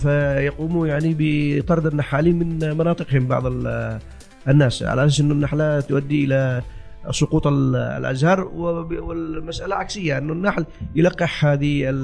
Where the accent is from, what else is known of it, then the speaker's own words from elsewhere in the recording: Yemen; هذا كان منتشر في الدول الأوروبية ولا يوجد عندنا في اليمن.